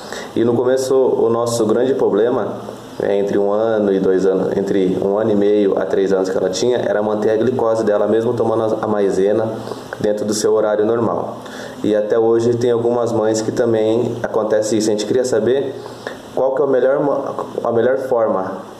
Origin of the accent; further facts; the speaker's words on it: Mairinque, São Paulo, Brazil; sou de Mairinque, São Paulo.